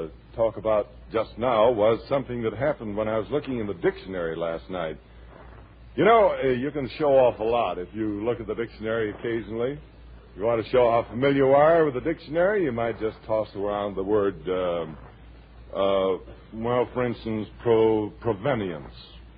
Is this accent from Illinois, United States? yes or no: yes; Illinois, United States; born there; because I was born in Illinois myself, but I was too young to remember much about it either.